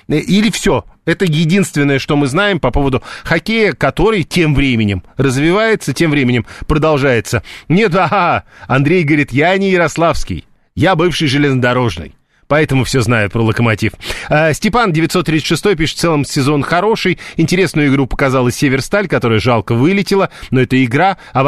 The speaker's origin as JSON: {"language": "Russian", "town": "Omsk", "region": "Omsk Oblast", "country": "Russia", "said": "я из Омска"}